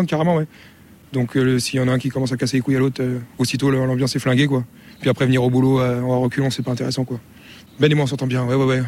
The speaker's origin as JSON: {"language": "French", "country": "France", "moved": "yes", "lives_now": "Saint-Pierre and Miquelon", "said": "Moi, je suis de France en fait. Je suis pas d'ici, je suis pas natif de Saint-Pierre, ni de Miquelon. Et je suis arrivé ici à 5 ans"}